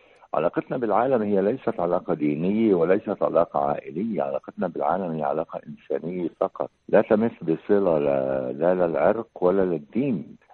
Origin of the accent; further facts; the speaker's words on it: Palestine; وإحنا مفجوعين كفلسطينيين